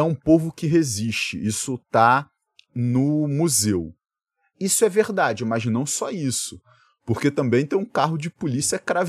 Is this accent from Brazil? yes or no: yes; Brazil; Pô, eu sou brasileiro.